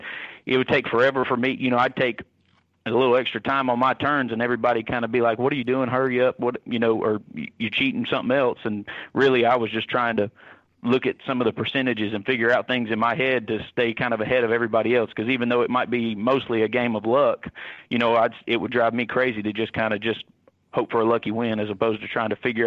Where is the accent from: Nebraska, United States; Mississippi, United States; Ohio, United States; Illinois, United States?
Mississippi, United States; also born or lived in Louisiana; Well, I was born in South Louisiana, but I mostly grew up down on the coast in Mississippi.